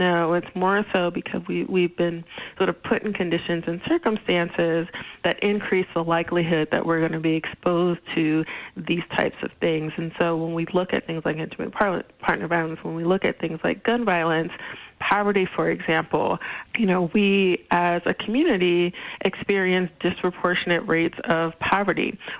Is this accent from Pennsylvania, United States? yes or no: yes; Philadelphia, Pennsylvania, United States; also born or lived in Michigan; Well, I was born in Michigan, but family moved to Philadelphia after, you know, plants closing and difficulty with the jobs or whatever. So I mostly grew up in Philadelphia